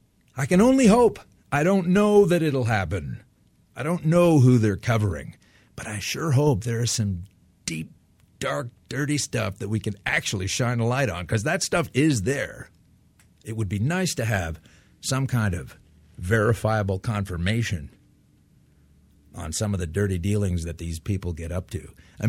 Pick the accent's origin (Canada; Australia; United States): Canada; and I'm coming from Canada here, and we laugh up here.